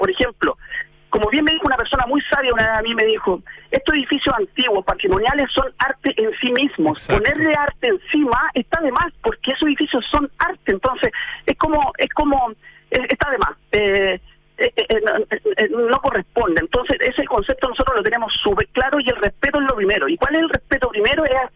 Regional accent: Valparaíso, Chile; cuando uno vivió ahí, cuando chico, en Valparaíso

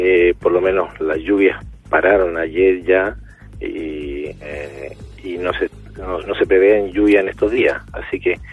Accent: Magallanes, Chile; yo que soy magallánico, nacido y criado en esta hermosa región

